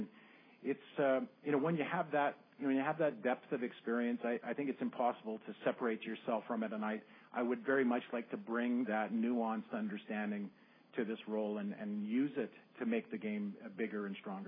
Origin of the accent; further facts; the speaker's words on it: Canada; it's that inclusiveness, which I think is such a special part of being Canadian.